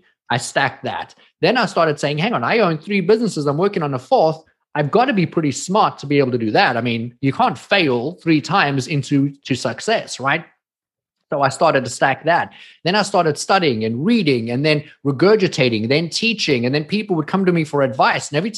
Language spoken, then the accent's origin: English; South Africa; now in United States; Now, I came from South Africa. If you guys didn't get the accent, not from America, but I'm American today.